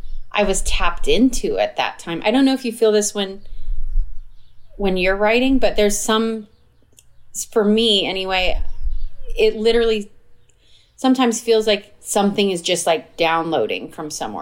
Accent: Arizona, United States; I grew up in Arizona, and she was managing a Mexican restaurant.

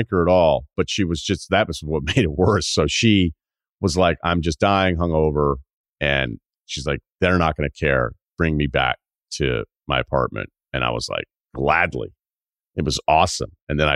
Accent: West Hartford, Connecticut, United States; born and raised in the West Hartford area

